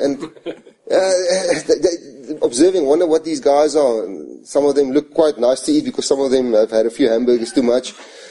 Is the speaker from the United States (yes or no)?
no; South Africa; Now, I know I'm from Africa, and we in South Africa, in the northern parts